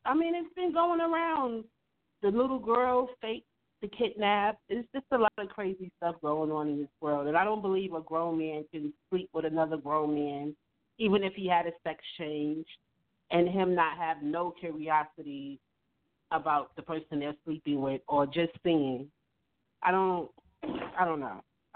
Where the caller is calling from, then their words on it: New York City, New York, United States; I'm calling from Harlem.